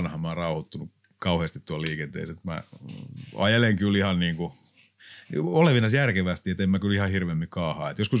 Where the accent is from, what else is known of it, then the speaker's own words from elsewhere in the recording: Satakunta, Finland; mä oon tuolta Satakunnasta kotoisin, niin silloin oli se kulttuuri